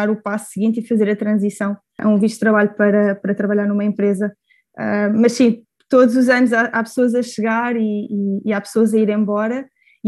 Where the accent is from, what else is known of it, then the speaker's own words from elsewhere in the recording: Portugal; now in United States; Eu nisso digo sempre que sou portuguesa